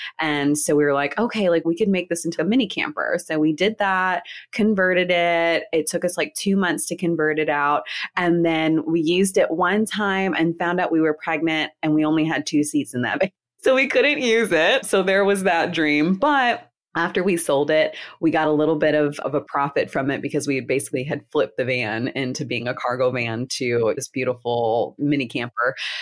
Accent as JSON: {"language": "English", "region": "California", "country": "United States", "tie": "born or raised there", "also_born_or_lived": "Houston", "said": "So I was born in Houston, but I grew up in California."}